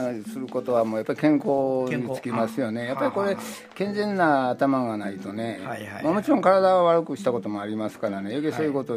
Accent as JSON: {"language": "Japanese", "region": "Kansai", "country": "Japan", "said": "これは関西人だからよくそんなこと言うけどね。"}